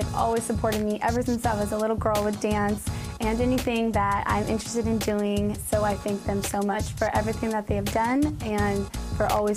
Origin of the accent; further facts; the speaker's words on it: Alameda, California, United States; I am originally from Alameda, California.